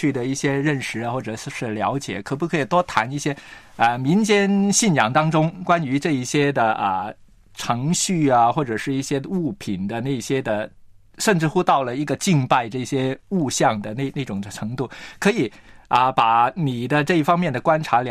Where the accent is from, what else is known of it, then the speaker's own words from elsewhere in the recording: Hong Kong; 我在香港呢成长信耶稣哈，那我自己的家或者身边的环境呢就没有太多这一类很传统的信仰宗教的礼仪的影响